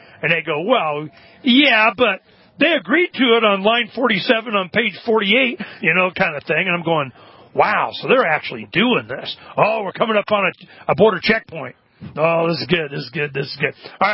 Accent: Florida, United States; born there; U.S. citizen, I was born in Florida.

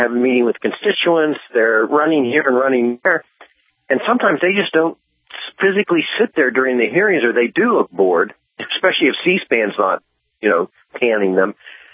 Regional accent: Ohio, United States; No, Ohio, my home state's one of them.

